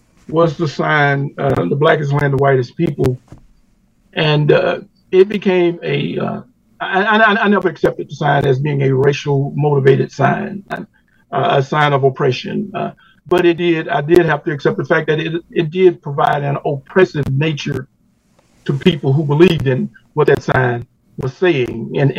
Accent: Greenville, United States; I try my very best in defending my hometown that we had no monopoly on racism. Racism is a part of the world. And some people make it out like Greenville has a monopoly on it, and we don't.

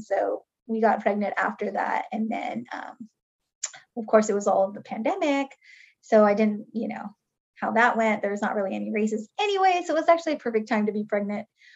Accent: Pacific Northwest, United States; My husband actually, because we're from the Northwest

